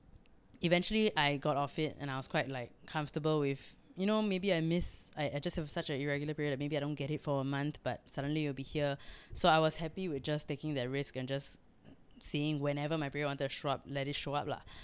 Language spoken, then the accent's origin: English; Singapore; as a Singaporean